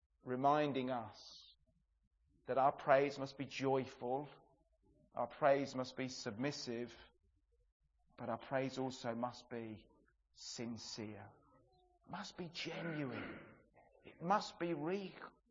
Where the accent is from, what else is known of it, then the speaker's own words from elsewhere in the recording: England, United Kingdom; I know that we're English and everything else.